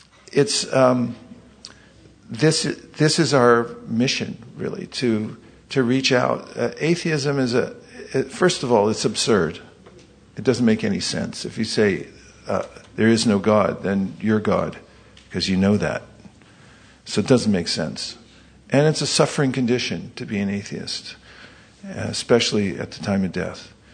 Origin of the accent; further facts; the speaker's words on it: California, United States; I'm from California, where are you from?